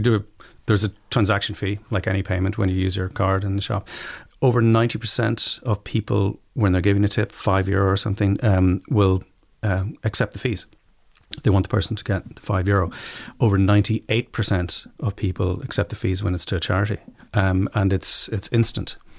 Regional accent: Strabane, Northern Ireland, United Kingdom; also born or lived in Borneo, Malaysia; I was born in Borneo in Malaysia. My parents were working out there, and then we moved to Strabane.

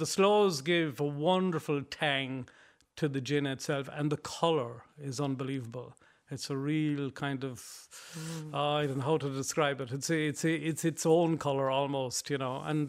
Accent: Ballinspittle, Munster, Ireland; And I'm from Ballinspittle. And like, we were three country boys.

